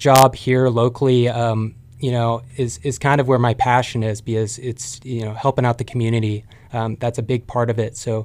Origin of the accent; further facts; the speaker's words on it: Sutherland, United States; Yeah, so I'm from Sutherland. I graduated Sutherland High School 2009. Family's from Sutherland, so I'm born and bred here.